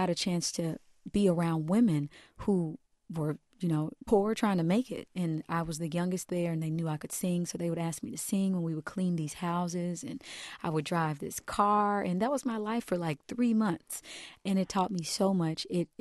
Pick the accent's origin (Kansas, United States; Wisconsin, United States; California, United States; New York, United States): Kansas, United States; Kansas City; I grew up, I was born and raised in the Midwest, Kansas City, Kansas, and I grew up in one of the poorest counties, Wyandotte County